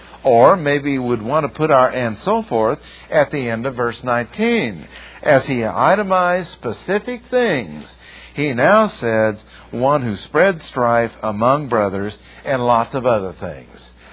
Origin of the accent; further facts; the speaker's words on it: Ireland; I don't even mind being called a Irishman. It's okay with me. I'm Irish, so what?